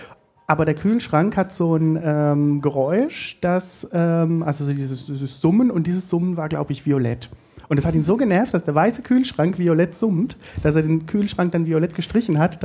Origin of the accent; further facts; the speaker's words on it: Freiburg, Baden-Württemberg, Germany; Ja, ich komme aus Freiburg hierher, bin ganz geflasht von der großen Stadt